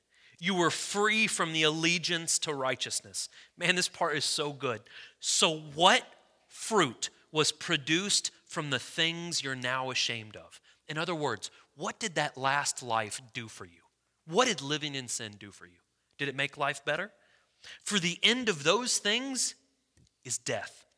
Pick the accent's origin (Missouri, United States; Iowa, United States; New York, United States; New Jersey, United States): Missouri, United States; St. Louis; I'm from St. Louis, big Cardinals fan.